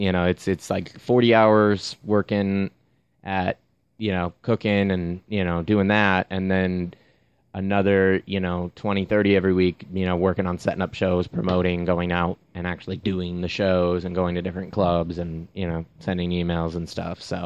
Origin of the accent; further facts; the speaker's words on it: Fargo, North Dakota, United States; moved away; I actually used to live, but I grew up in Fargo, North Dakota, and moved down here.